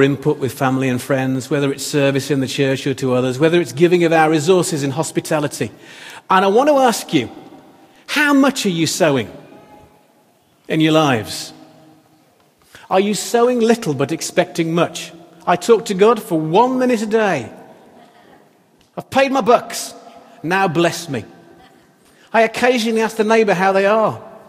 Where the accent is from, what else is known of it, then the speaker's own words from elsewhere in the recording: England, United Kingdom; I may be dumb because I'm English or not a farmer